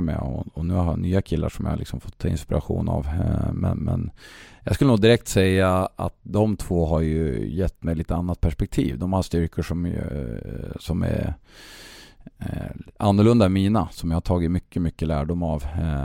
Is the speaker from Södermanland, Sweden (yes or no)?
yes; Åkers Styckebruk, Södermanland, Sweden; nej, jag är från Åkers Styckebruk